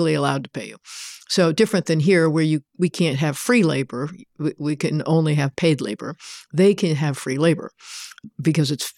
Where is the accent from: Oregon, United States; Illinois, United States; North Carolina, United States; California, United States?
California, United States; I grew up in Sonoma County and had family relationships.